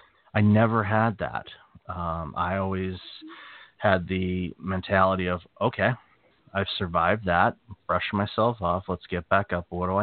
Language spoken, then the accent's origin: English; Pontiac, Michigan, United States; also born or lived in Waterford; growing up in Pontiac, Michigan, and then moving to Waterford